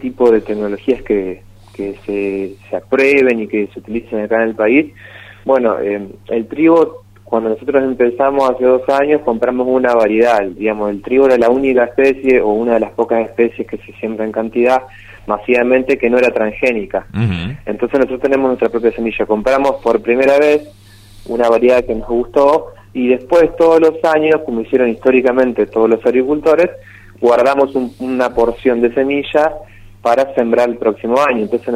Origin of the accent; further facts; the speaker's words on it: Gualeguaychú, Entre Ríos, Argentina; somos de acá, somos de Gualeguaychú